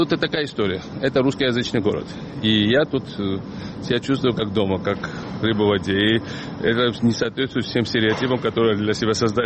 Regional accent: Georgia; now in Ukraine; И я говорю на языке украинском. Но еще в целом я не просто грузин, но я еще европеец. Значит, я одессит, я украинец.

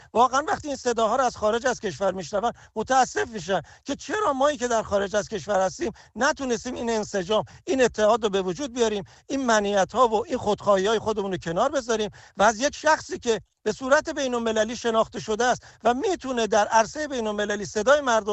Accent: Iran; ما همه ایرانی هستیم و سوا از همه این در واقع علایق و مطالبی که داریم باید زیر پرچم ایران

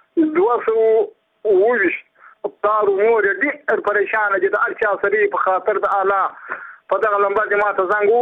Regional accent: Badghis, Afghanistan; زه خپل د بادغیس ولایت یم د مقر د ولسوالۍ یم دوه د کلی یم

